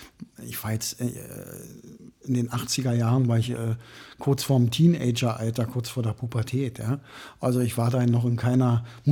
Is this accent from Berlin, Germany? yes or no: yes; Berlin, Germany; und ich bin in Neukölln aufgewachsen